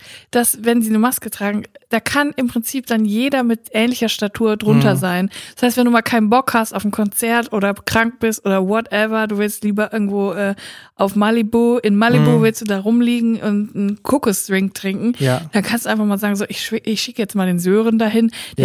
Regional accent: Siegen, North Rhine-Westphalia, Germany; ich bin quasi Landsmann von Martin Semmelrogge. Der hat nämlich mal in meiner Heimatstadt in Siegen im Knast gesessen.

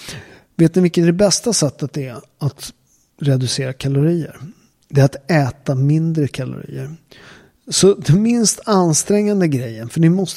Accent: Naples, Campania, Italy; now in Sweden; om man bara tittar på där jag kommer från, Neapel

